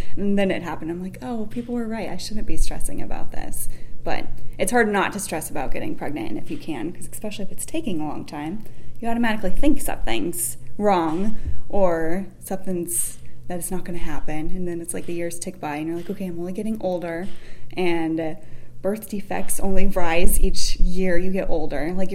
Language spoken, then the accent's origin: English; Tucson, Arizona, United States; I'm from Tucson. Okay. Born and raised. Little tiny family. Just me and my sister. My parents. And I grew up down there.